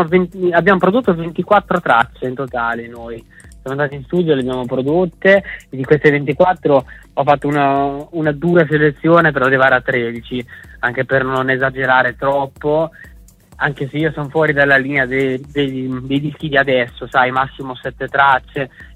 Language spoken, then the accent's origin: Italian; Fano, Marche, Italy; io sono di Fano, nelle Marche